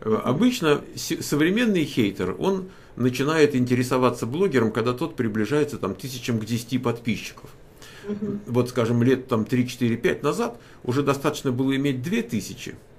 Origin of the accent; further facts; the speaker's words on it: Moscow, Russia; Я же москвич. Я учился вот возле Кремля, там 57-я школа математическая, там рядом. У Пушкинского музея. Я как бы Москву так еще помню.